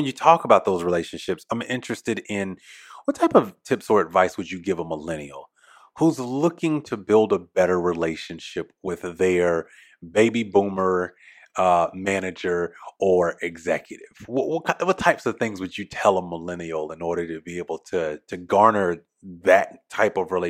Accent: the South, United States; and I'm a Southerner, so I'm yes, ma'am, no, ma'am, yes, sir, no, sir.

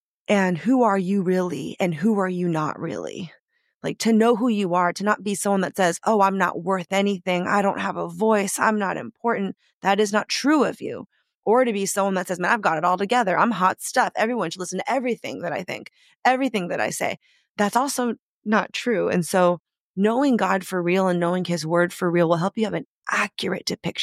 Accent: San Francisco, California, United States; If anyone's a Bay Area person, I grew up in the Tenderloin District.

